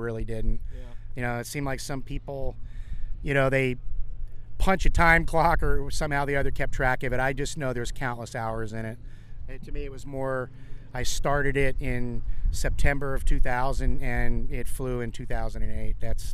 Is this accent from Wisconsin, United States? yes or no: no; Fort Lauderdale, Florida, United States; I grew up in South Florida. Oh, really? Like down in the Fort Lauderdale area.